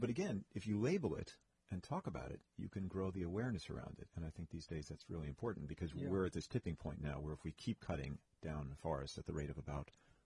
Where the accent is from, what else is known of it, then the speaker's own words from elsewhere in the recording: New York, United States; I mean, I grew up in New York and around a culture of artists in an artistic family